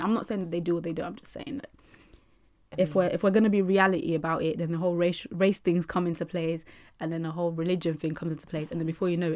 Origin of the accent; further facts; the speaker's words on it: United Kingdom; And I think what I found really interesting about this whole thing is that I'm British and West African. I'm aware of what my West African culture is. I know what the patriarchy looks like in West Africa.